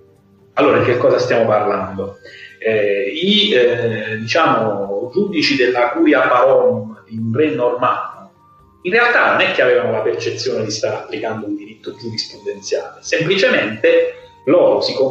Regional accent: Basilicata, Italy; E io sono lucano, quindi noi in Basilicata stiamo esattamente al confine tra il Mercurion e il Latiniano.

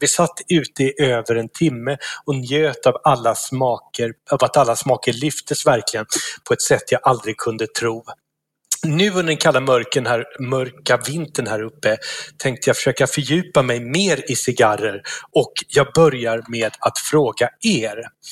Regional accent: Norrland, Sweden; vi är enkla norrlänningar som badar bastu och dricker egen sprit och kall Norrlands.

